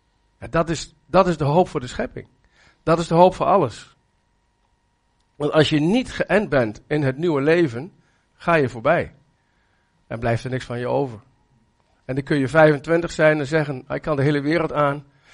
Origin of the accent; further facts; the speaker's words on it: Oldebroek, Gelderland, Netherlands; Ik kom uit Oldebroek.